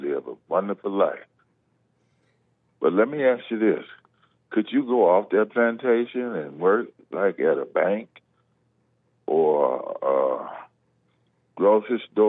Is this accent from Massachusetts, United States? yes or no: no; Tennessee, United States; okay, because I'm from Tennessee, right?